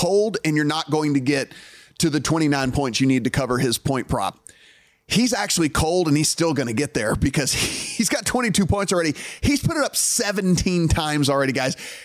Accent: Shreveport, Louisiana, United States; Would I have made a bet on a horse strictly based off the fact that the owners are from my hometown? Yes, I would have, because I don't do the research that you guys do. If you'd have just let me know, hey, you know who owns it? This is family from Shreveport, Louisiana.

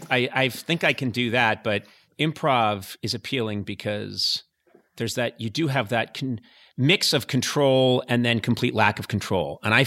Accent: Ireland; Nope, I'm Irish, and that's not going to happen.

